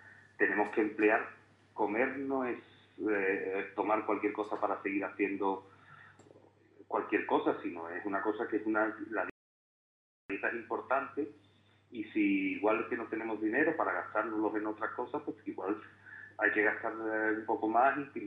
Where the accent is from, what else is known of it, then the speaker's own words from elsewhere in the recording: Andalusia, Spain; para mí como andaluz me dan hasta vergüenza